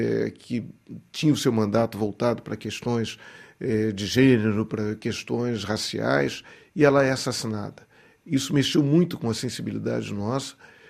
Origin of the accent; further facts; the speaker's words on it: Rio de Janeiro, Brazil; eu sou carioca, sempre morei no Rio, e tenho essa relação com a cidade